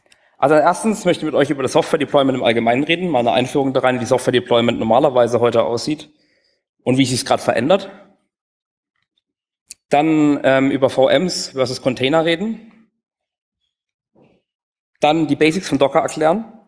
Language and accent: German; Karlsruhe, Baden-Württemberg, Germany; Ich komme aus Karlsruhe.